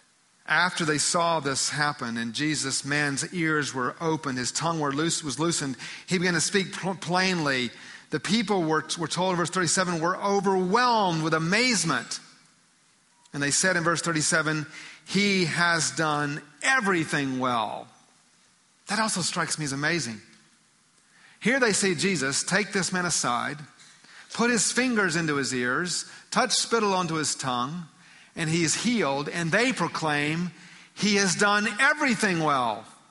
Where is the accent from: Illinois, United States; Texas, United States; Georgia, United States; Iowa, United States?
Georgia, United States; I was born and raised in Georgia.